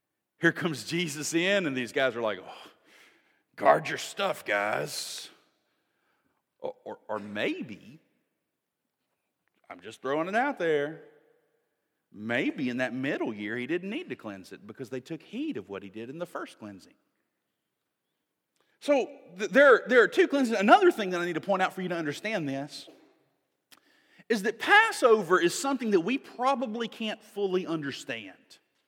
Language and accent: English; Mobile, Alabama, United States; but I grew up in Mobile, Alabama.